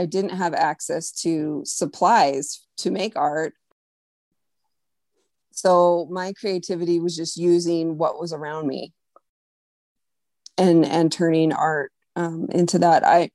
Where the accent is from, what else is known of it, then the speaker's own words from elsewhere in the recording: United States; Your viewers can't see me, but I am Mexican American. So I am a person of mixed ancestry.